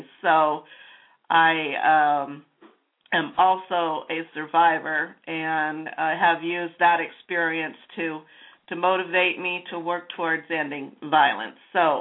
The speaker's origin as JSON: {"language": "English", "region": "Washington", "country": "United States", "said": "I hail from Southwest Washington State"}